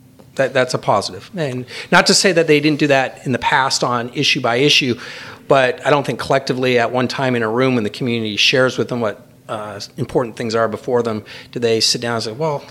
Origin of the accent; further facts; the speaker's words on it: Williams Lake, British Columbia, Canada; born or raised there; also born or lived in St. Louis, United States